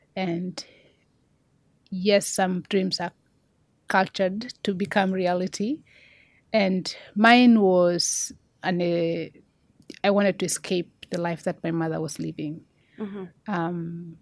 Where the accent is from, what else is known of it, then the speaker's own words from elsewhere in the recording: Enosain, Narok County, Kenya; I come from a small village in Kenya. It's called Enosain. It's near the Maasai Mara for those who travel to Kenya. I come from the Maasai people. Very traditional.